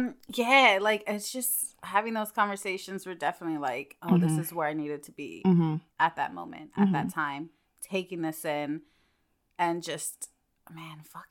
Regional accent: United States; And I think as well, because we're American

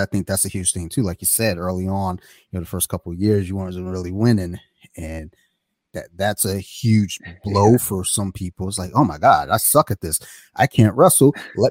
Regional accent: Flint, Michigan, United States; Just as a kid, I grew up in Flint, Michigan. Well, I want to say I grew up in Flint, Michigan. I was in Flint, Michigan for a few years.

